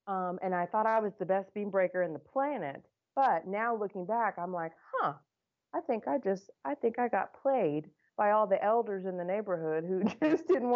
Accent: Georgetown, Illinois, United States; now in Danville, United States; Correct. I grew up in Georgetown.

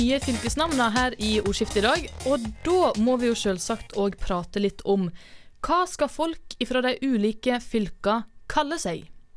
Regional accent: Vestland, Norway; Jeg kommer til å fortsatt si at jeg fra Sogn og Fjordane, men jeg har ikke noe problem med å skrive ned på et papir at jeg kommer fra Vestland fylke.

